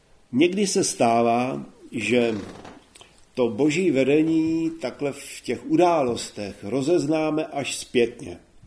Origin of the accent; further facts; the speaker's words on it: Litomyšl, Pardubice Region, Czechia; Já jsem maturoval ve východních Čechách a taky pocházím z východních Čech, z Litomyšle.